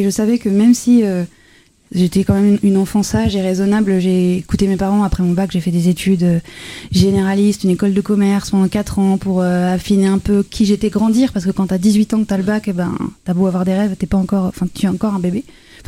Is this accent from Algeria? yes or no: no; Vence, Provence-Alpes-Côte d'Azur, France; also born or lived in Dijon; Alors moi, j'ai grandi dans le sud de la France. Je suis née à Dijon, mais j'ai grandi dans le sud, dans les hauteurs de Nice. C'est une petite ville qui s'appelle Vence. Donc, c'est la nature, c'est assez petit pour connaître à peu près tout le monde.